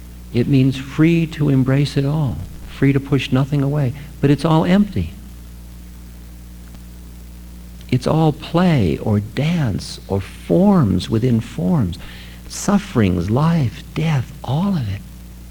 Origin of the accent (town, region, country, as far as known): United States